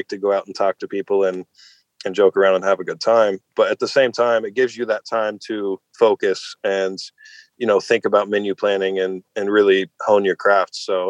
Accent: Logan, Utah, United States; And I'm from Logan, so it was really nice that everyone came out

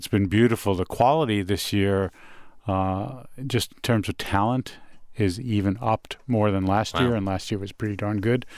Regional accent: Brooklyn, New York, United States; accent: New York; now in Bethesda, United States; It intimidated the hell out of losing my New York accent when I moved from Brooklyn to Bethesda.

